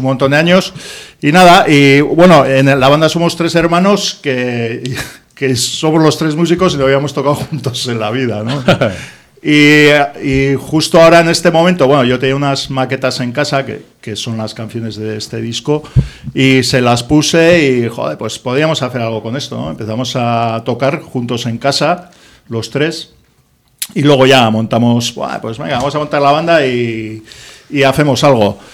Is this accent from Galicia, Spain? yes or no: no; Pamplona, Navarre, Spain; Bueno, somos gente de Iruña que llevamos toda la vida en esto, ¿no?